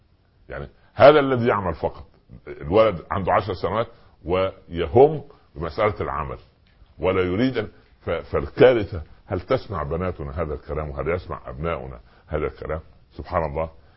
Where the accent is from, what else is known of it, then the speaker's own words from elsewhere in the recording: Upper Egypt, Egypt; في بداية الستينات لما نزل التلفزيون عندنا في الصعيد